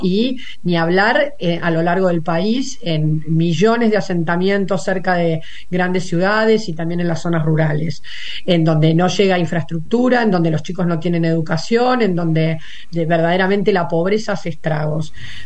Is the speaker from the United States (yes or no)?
no; Argentina; de todo de lo que hemos transitado todos como argentinos durante los últimos años.